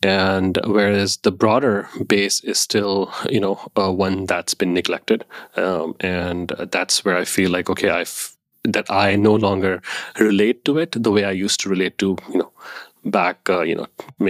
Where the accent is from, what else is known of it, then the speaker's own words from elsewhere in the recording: Dubai, United Arab Emirates; moved away as an adult; also born or lived in Pakistan; now in California, United States; I am originally from Pakistan. That's where I was born, but I never lived in Pakistan. So I grew up in Dubai. So I spent 18 years in Dubai before coming to the US, more specifically California, in 2002.